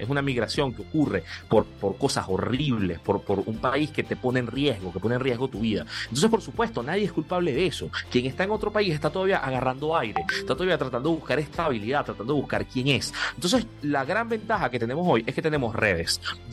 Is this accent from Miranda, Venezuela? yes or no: yes; Charallave, Miranda, Venezuela; en mi pueblo en Charallave, la procesión más grande todos los años es la de la Virgen de Betania, donde están todos los portugueses que pagan con la plata de sus panaderías.